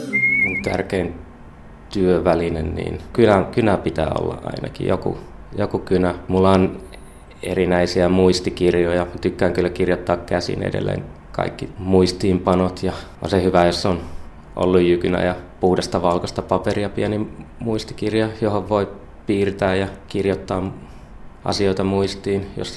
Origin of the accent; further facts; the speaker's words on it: Nakkila, Satakunta, Finland; Mä oon kotoisin Nakkilasta.